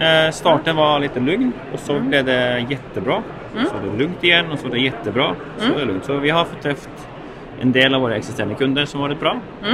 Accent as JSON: {"language": "Swedish", "country": "Norway", "second_language": "Swedish", "said": "Det var lite mer tråkigt för mig, på att jag är norska, så prata svenska lite mer tråkigt, men det känns okej."}